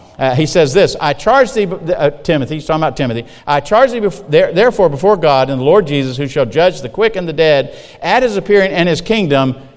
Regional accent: the South, United States; I'm from the South. Where I'm from, a lot of times, by now, in my Sunday school lesson, I would have heard 15 or 20 amens.

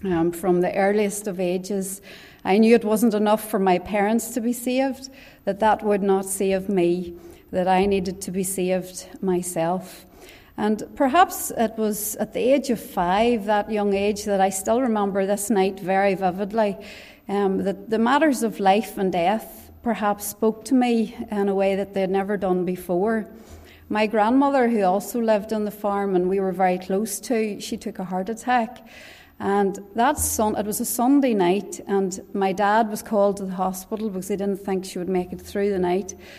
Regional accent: Northern Ireland, United Kingdom; I was brought up in County Tyrone on a farm about 7 miles outside Oma towards Enniskillen.

